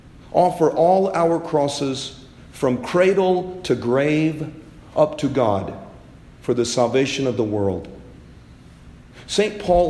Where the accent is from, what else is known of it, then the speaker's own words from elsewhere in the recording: India; do you know when babies are baptized in India, my home country?